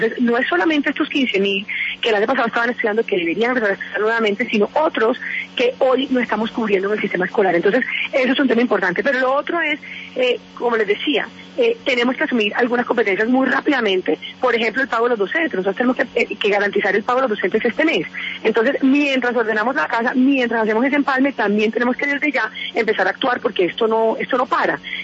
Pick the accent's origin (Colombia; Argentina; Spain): Colombia; Barranquilla, Atlántico; no solamente soy costeña o barranquillera, porque allá nací y crecí, sino que también tengo familia guajira.